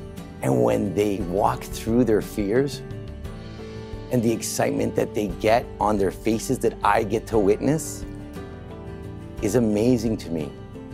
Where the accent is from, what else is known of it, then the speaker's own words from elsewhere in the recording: Vancouver, British Columbia, Canada; You know, I myself, growing up in East Vancouver, not always made the right choices in life